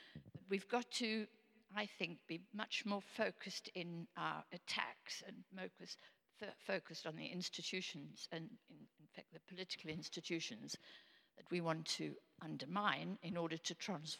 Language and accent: English; South Africa; born there; As you know, I was born in South Africa, and I watch.